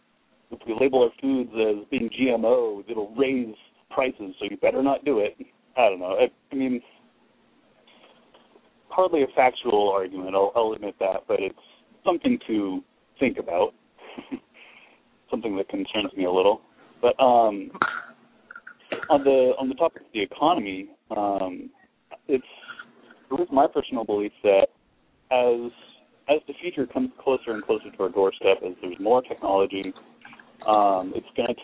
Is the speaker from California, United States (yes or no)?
yes; California, United States; from California.